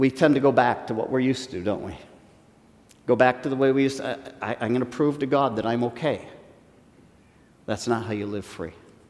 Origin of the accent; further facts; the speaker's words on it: United States; Many of us growing up in America, we have had the privilege of living in the most dominant nation on earth in our lifetimes.